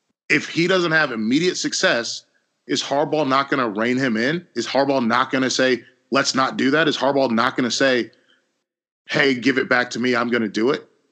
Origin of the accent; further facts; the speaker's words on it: North Carolina, United States; We're from North Carolina.